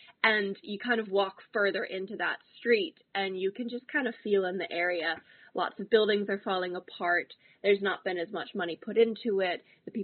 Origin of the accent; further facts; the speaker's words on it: Washington, District of Columbia, United States; now in London, United Kingdom; I'm originally from Washington, D.C., and right now I live in London.